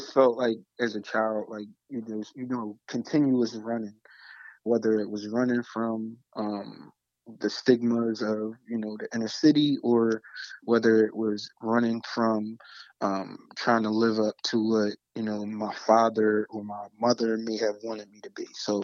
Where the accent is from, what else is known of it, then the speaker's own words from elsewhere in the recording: Philadelphia, Pennsylvania, United States; My father lived in the suburbs of Pennsylvania, and, you know, basically I grew up in West Philly.